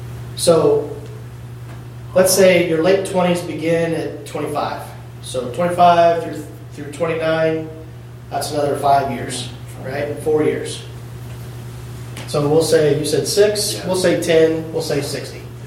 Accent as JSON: {"language": "English", "town": "Hazelwood", "country": "United States", "tie": "born or raised there", "said": "That's 700 people that I had influence on in my little town growing up in Hazelwood."}